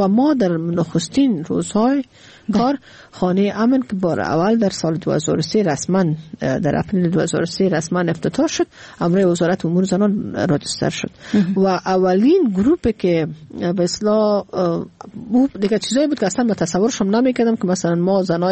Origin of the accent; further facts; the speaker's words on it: Afghanistan; moved away; در سال 2002 وقتی ما افغانستان آمدم، ما پیش از این که 95 از افغانستان بر آمدم